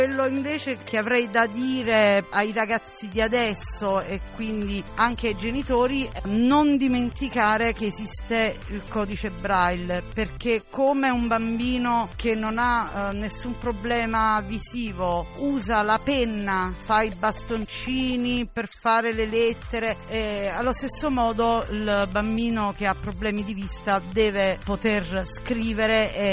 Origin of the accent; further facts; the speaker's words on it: Campania, Italy; ho 38 anni e vengo dalla provincia di Caserta.